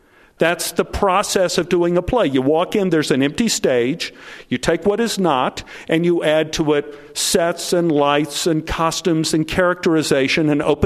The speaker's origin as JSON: {"language": "English", "region": "Texas", "country": "United States", "tie": "born or raised there", "said": "I mean, I grew up in Texas where a man's shopping cart is sacrosanct."}